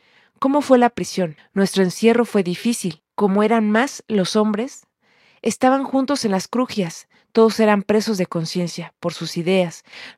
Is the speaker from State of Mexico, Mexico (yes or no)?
no; Guerrero, Mexico; Yo soy de Guerrero y me fui con mi familia allá.